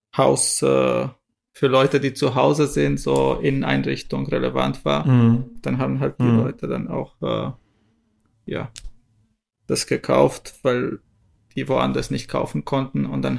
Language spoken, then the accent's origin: German; Romania; moved away; ich komme ursprünglich aus Rumänien, hatte ein paar Freunde in Rumänien